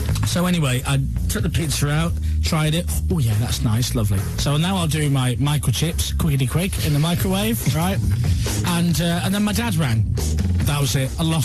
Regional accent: Leeds, Yorkshire and the Humber, United Kingdom; taking over Leeds for an entire weekend. Loads of events going on, loads of shows happening. It's my hometown

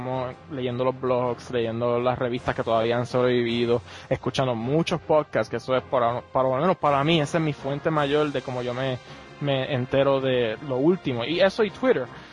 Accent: Puerto Rico; en Puerto Rico, yo nací y me crié en Puerto Rico

